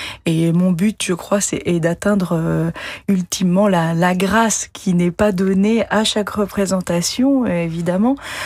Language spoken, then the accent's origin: French; French Polynesia; Moi, je suis originaire de Polynésie.